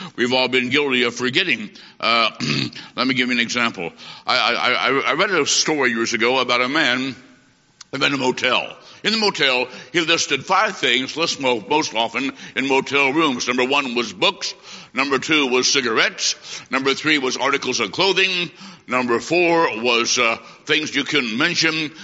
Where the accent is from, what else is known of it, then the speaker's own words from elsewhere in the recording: Bloomington, Illinois, United States; I said, sir, I'm from Bloomington, Illinois.